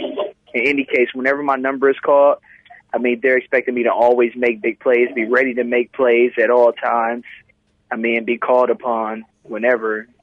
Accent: Columbus, Ohio, United States; No, I'm originally from Columbus, Ohio.

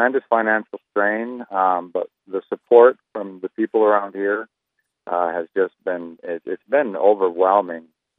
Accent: Great Falls, Montana, United States; I'm from Great Falls, Montana.

